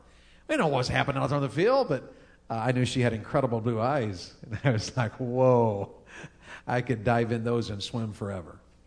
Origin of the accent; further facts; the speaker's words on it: Tennessee, United States; She's from Ohio. I'm from Tennessee. She's a Yankee. I'm a Southerner.